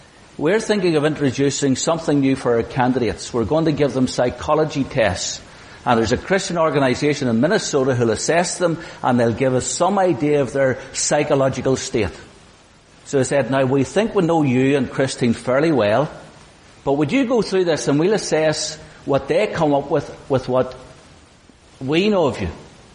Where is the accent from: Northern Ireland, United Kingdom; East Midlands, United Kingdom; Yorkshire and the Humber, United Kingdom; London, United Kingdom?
Northern Ireland, United Kingdom; Lisburn; I'm from Lisburn. Went to Lisnagarvey School. Was an absolute disaster at school.